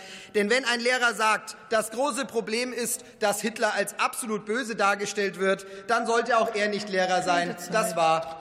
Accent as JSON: {"language": "German", "town": "Erlangen", "region": "Bavaria", "country": "Germany", "tie": "born or raised there", "said": "zum Beispiel in meiner Heimatstadt Erlangen"}